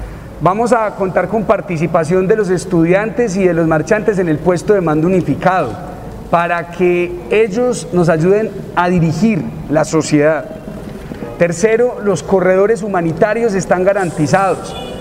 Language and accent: Spanish; Manizales, Caldas, Colombia; porque somos hermanos colombianos, manizaleños y caldenses.